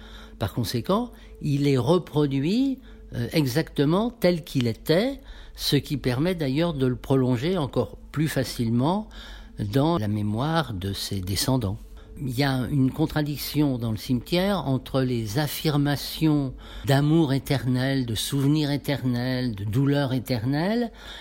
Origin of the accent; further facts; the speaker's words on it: Paris, Île-de-France, France; parce que je suis parisien d'abord.